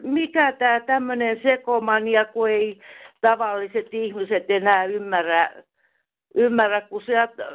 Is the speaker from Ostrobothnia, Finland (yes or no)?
yes; Ostrobothnia, Finland; ei nyt Pohjanmaalta, mutta sieltä päin kotoisin olen.